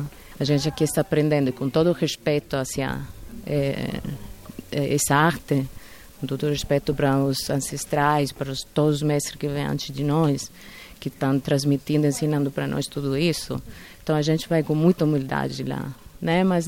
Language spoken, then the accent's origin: Portuguese; Italy; Portuguese is a second language; now in Madrid, Spain; Eu sou italiana, então vim morar em Madrid faz 20 anos.